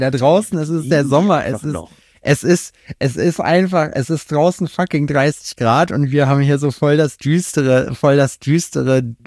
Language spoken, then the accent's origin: German; North Rhine-Westphalia, Germany; Die Staumauer an der Glör, da wo ich herkomme